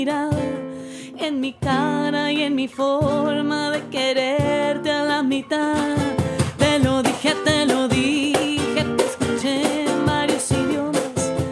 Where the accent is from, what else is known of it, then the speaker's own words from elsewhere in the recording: Chihuahua, Mexico; now in New York, United States; en mi caso, en la frontera, pues yo vengo de la ciudad de Los Burritos y de donde se creó la margarita.